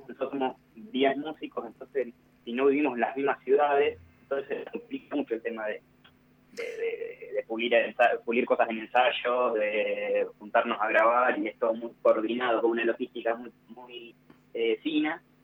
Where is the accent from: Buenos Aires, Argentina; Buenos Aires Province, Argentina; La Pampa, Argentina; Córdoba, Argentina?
La Pampa, Argentina; General Pico; Entonces, así, como que somos todos de Pico y siempre nos encontramos en Pico, y ese es como nuestro punto.